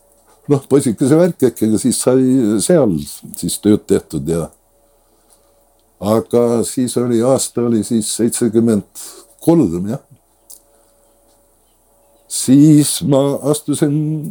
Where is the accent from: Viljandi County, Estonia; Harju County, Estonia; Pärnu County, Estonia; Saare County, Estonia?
Saare County, Estonia; Läätsa; mina olen sündinud Läätsa rannas, meie talu, eks ole, kutsuti kunagi isegi Läätsa taluks